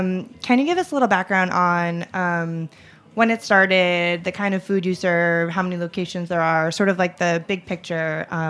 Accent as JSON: {"language": "English", "town": "Warwick", "region": "New York", "country": "United States", "tie": "born or raised there", "said": "So I grew up in Warwick, which is right next to Chester."}